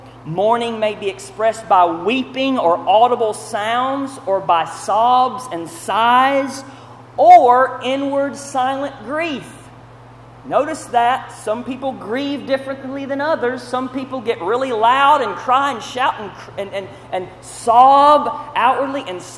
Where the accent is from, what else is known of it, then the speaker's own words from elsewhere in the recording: Charlotte, North Carolina, United States; who is near my hometown in Charlotte